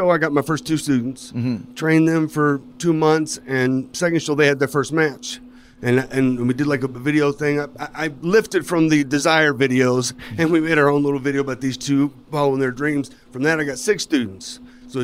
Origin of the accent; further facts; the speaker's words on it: Louisville, Kentucky, United States; Yep. I'm from Louisville.